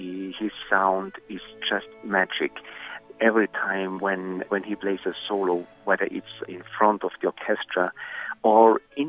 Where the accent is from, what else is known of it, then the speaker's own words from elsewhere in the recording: Vienna, Austria; I was brought up in Vienna, where Mahler was music director?